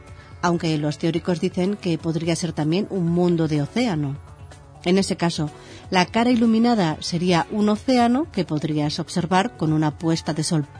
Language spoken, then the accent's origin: Spanish; Ullastrell, Catalonia, Spain; also born or lived in Terrassa; aunque nací en Terrassa, viví mi juventud en un pueblo cerca de Barcelona llamado Ullastrell.